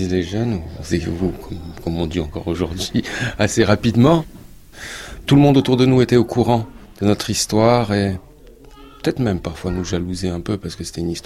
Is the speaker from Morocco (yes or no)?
yes; Casablanca, Casablanca-Settat, Morocco; moved away as an adult; Je suis né à Casablanca, au Maroc, où j'y ai passé toute mon enfance jusqu'au bac. Mon père est marocain, musulman. Ma mère est d'origine franco-allemande.